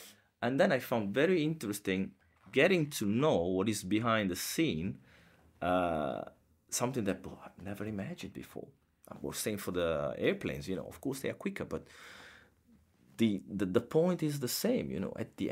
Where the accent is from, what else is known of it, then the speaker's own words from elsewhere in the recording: Genoa, Liguria, Italy; I am from Genoa. It's a seaside city. You have ferries going to the island. And then my mother's family comes from Sardinia Island.